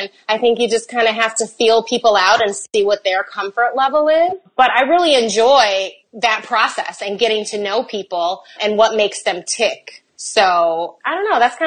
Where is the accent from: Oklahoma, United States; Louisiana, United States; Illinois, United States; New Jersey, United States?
Illinois, United States; Chicago; Well, I had a really great background or experience growing up in Chicago. I attended Chicago Public Schools, and I had phenomenal teachers.